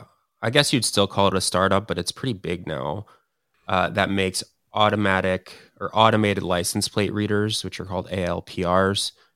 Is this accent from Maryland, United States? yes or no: yes; Maryland, United States; I'm wearing my Orioles gear. Huge Orioles fan. I'm from Maryland.